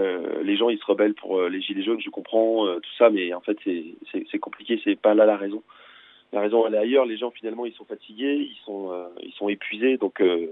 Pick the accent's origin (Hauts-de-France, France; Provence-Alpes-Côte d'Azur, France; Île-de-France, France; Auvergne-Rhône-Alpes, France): Auvergne-Rhône-Alpes, France; Moi, je viens d'Ardèche, donc pour le coup. J'étais souvent avec mon père dans les champs